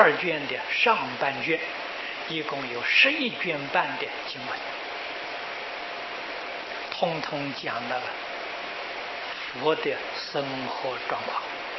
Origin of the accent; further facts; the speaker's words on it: China; 这个树木花草啊，不但我们中国人喜欢，外国人一样的喜欢